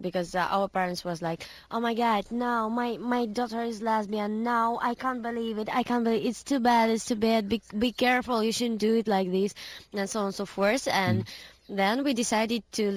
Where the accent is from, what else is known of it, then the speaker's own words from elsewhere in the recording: Russia; English is a second language; Yeah, because we are just came from Russia to America. And, of course, now, because we are traveling a lot in Moscow, we live with our parents